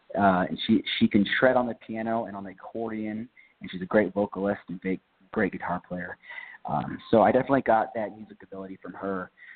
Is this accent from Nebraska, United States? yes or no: yes; Nebraska, United States; And then, you know, growing up in Nebraska, it's a lot of country music, a lot of farm, corn.